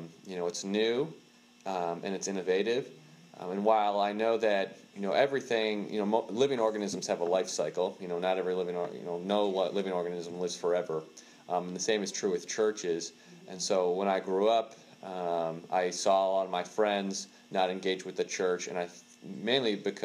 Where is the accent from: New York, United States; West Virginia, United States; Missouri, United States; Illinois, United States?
New York, United States; Buffalo; now in Northern Virginia, United States; Well, I'm from Buffalo, New York. I moved down to Northern Virginia about 2 years ago.